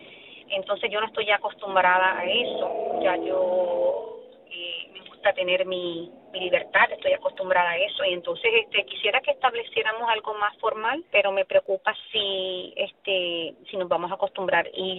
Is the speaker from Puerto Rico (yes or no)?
yes; Puerto Rico; yo soy puertorriqueña